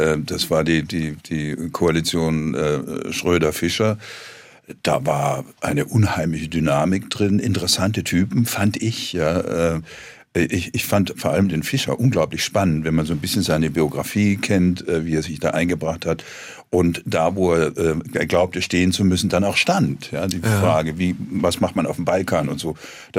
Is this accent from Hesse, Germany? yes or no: no; Heilbronn, Baden-Württemberg, Germany; Das war mir nur aus den Fotos meiner Heimatstadt Heilbronn oder Dresden oder so bekannt.